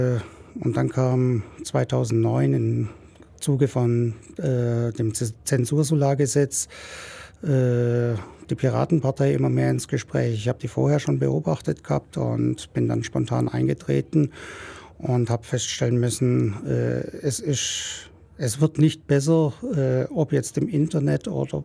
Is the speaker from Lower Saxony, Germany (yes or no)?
no; Ulm, Baden-Württemberg, Germany; Wo ich herkomme, eigentlich immer in Ulm, Ulm herum.